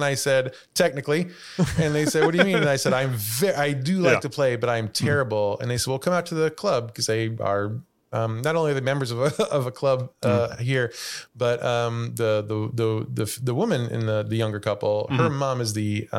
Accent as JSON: {"language": "English", "town": "Chicago", "region": "Illinois", "country": "United States", "said": "But I think when I told them I was from Chicago"}